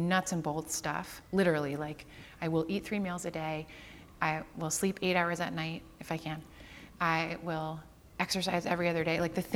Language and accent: English; Rochester, Michigan, United States; Like, I'm from Rochester, Michigan.